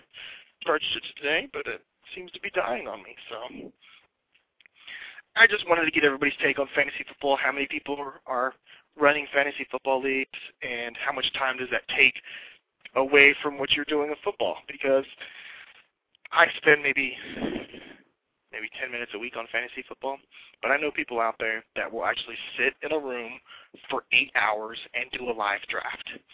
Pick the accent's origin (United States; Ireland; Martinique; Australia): United States; East Coast; since I'm from the East Coast, it's a way to keep in touch with all of my friends who are football fans out there.